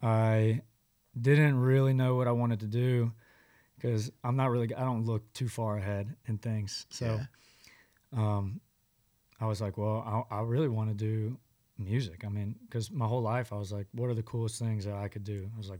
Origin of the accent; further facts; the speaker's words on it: Florida, United States; And so that's why I grew up in Florida.